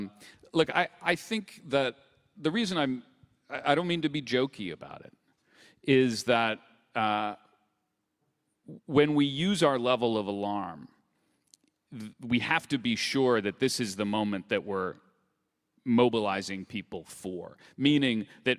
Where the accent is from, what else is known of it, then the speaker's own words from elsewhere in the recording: United States; You know, I'm an American. I'm a reporter who had come up here.